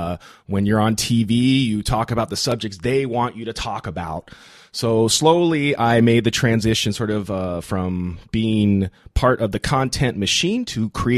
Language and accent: English; Big Bear, California, United States; I grew up in Big Bear, very religious town. My parents are atheist